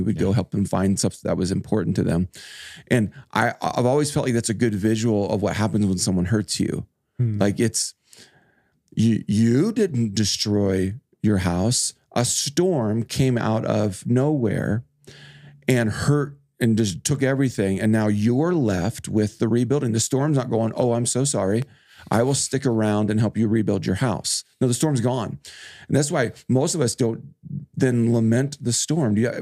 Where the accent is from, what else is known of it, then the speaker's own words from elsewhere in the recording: Kansas, United States; I grew up a lot in Kansas where there's a season where the news is full of where was the tornado